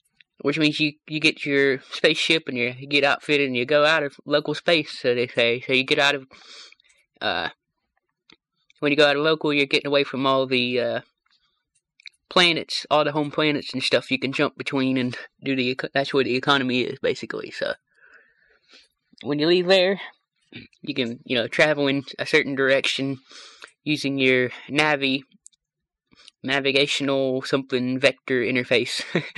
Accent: West Virginia, United States; I'm from West Virginia.

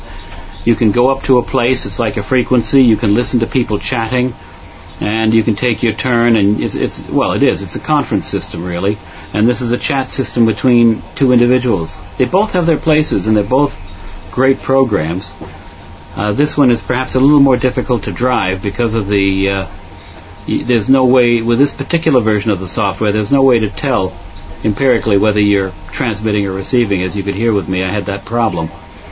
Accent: Boston, Massachusetts, United States; now in Kidderminster, United Kingdom; And good morning. I'm in Kidderminster, England, even though I know the accent says I'm not a Brit, but I'm from Boston originally.

